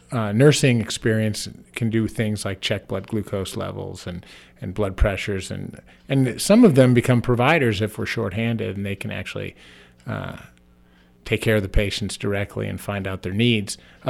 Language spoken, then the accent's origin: English; Illinois, United States; but I'm originally from Illinois, up in the suburbs west of Chicago.